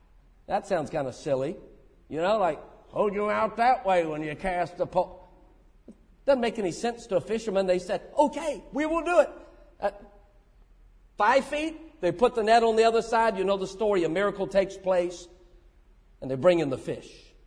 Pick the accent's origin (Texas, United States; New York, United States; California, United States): California, United States; Yes, sir, I'm from California.